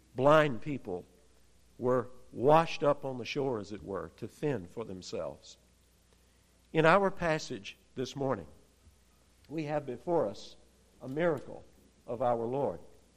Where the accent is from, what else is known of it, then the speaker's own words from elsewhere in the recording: East Point, Georgia, United States; Growing up in East Point, for those of you who are new to the area, it is up in the south part of Metro Atlanta, up near the Fort McPherson area.